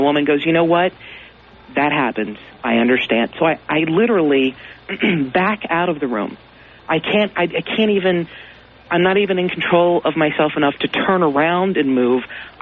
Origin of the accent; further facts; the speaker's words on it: Kentucky, United States; now in Los Angeles, United States; I'm from Kentucky originally. I've lived in Los Angeles for 8 years